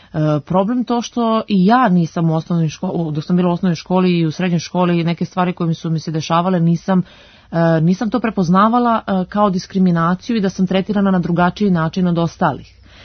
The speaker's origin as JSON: {"language": "Serbian", "town": "Valjevo", "region": "Šumadija and Western Serbia", "country": "Serbia", "tie": "born or raised there", "said": "Odakle sam ja krenula, što bi ja to rekla, iz minus faze. To je iz Valjeva, iz jedne, da kažem, siromašne porodice"}